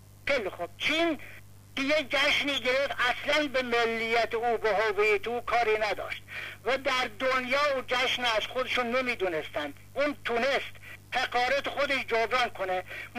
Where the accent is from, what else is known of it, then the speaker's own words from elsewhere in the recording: Iran; افتخار بکنند ما ایرانی هستیم